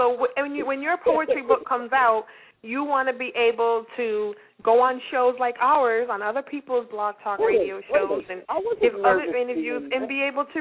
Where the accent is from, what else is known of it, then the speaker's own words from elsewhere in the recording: Massachusetts, United States; I mean, we're from Massachusetts, so, you know, we understand the snow and everything that comes from up there.